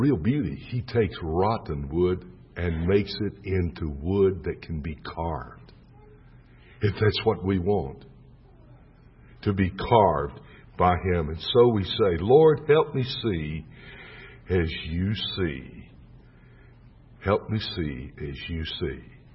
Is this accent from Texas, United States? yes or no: yes; Texas, United States; I'm a Texan.